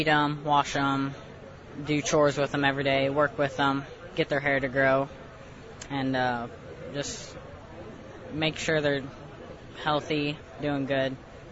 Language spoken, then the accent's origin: English; Jerseyville, Illinois, United States; Well, I grew up here in Jerseyville, Illinois.